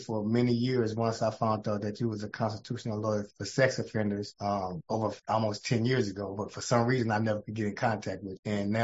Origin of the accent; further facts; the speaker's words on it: California, United States; I'm from California, newly released from California State Prison a little over 60 days ago.